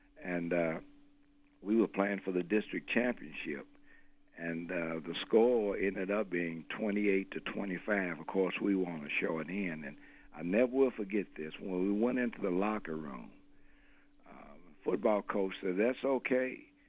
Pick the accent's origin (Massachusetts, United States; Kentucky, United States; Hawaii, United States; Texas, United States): Kentucky, United States; Of course, I was born here in Kentucky and grew up here in Kentucky.